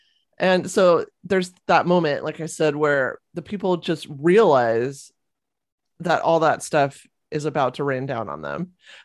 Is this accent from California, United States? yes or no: yes; California, United States; So where I grew up down in California, I saw several.